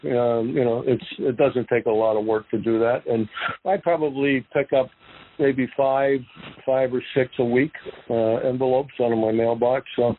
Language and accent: English; Toronto, Ontario, Canada; I grew up in Toronto in the 60s.